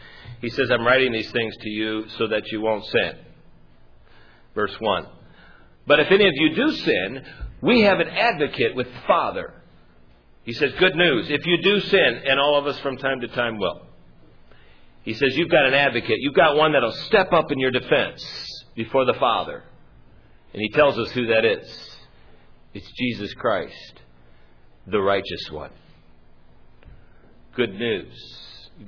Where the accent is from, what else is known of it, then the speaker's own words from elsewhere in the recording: United States; I remember the days that I tried to hide my accent in Spanish, especially in certain circles. Leftist Marxist types, we didn't want them to necessarily fish out the fact that I was from the States.